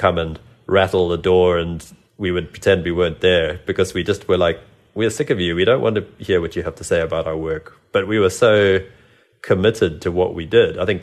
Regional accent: South Africa; also born or lived in Zimbabwe; growing up in South Africa and Zimbabwe, and trying to emulate them.

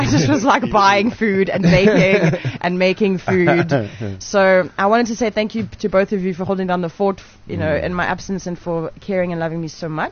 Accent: South Africa; just because of the fact that we're South African, you can't go and do what you need to do.

